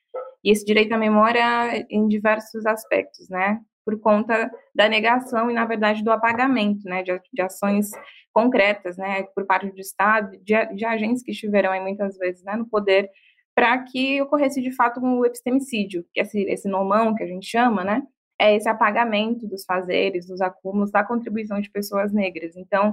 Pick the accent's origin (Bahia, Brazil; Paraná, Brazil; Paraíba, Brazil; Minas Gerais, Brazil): Bahia, Brazil; sou baiana, sou mulher preta.